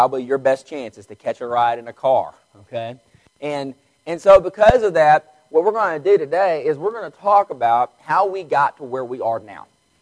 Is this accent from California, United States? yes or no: no; Vernon, Texas, United States; I was raised in Vernon, Texas. And how many of y'all know where Vernon is?